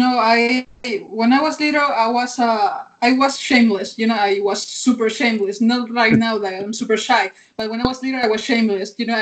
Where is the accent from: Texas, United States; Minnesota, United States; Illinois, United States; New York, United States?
Illinois, United States; Chicago; because we grew up in Chicago, and we used to always play along with him, you know, my brother and I.